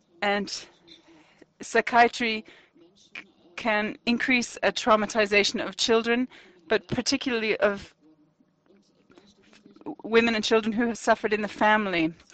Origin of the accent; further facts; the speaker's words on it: Austria; I'm a psychologist and I come from Austria